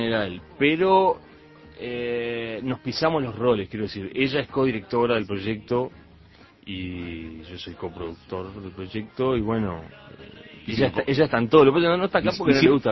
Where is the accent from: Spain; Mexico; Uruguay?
Uruguay